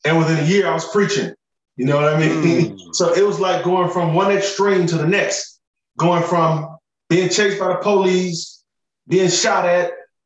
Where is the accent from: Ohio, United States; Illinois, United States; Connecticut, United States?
Illinois, United States; Chicago; been in Chicago basically all my life, you know, born and raised in Chicago.